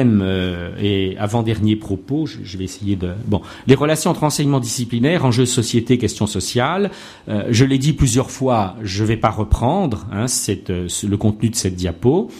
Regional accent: Switzerland; puisque je viens de Suisse

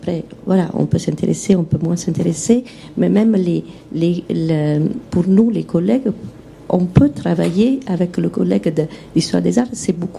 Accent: Italy; French is a second language; Je viens de l'étranger, je viens d'Italie.

